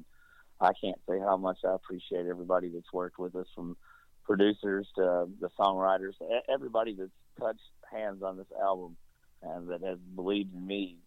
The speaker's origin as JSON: {"language": "English", "region": "Kentucky", "country": "United States", "tie": "born or raised there", "said": "that's kind of what we did growing up in Central Kentucky. There wasn't, too many places to go or vacation-y things to do around where we lived."}